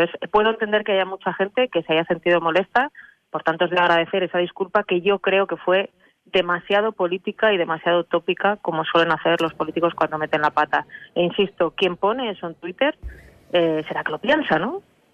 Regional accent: Spain; born there; los dos somos españoles, los dos hemos nacido en España

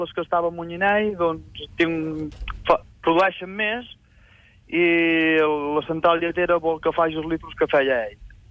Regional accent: Vilabertran, Catalonia, Spain; De Vilabertran, al costat de Figueres. Mhm. De l'Alt Empordà.

